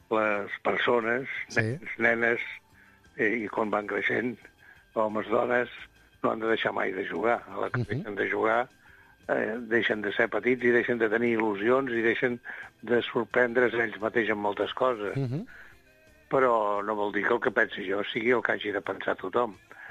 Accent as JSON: {"language": "Catalan", "town": "Figueres", "region": "Catalonia", "country": "Spain", "tie": "born or raised there", "said": "en el carrer aquest ample que jo vaig néixer a Figueres"}